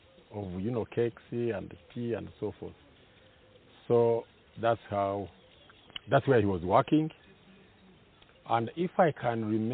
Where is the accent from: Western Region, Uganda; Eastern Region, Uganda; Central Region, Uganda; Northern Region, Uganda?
Western Region, Uganda; Kabale; So I was born in Kabare, raised up in Kabare, studied in Kabare.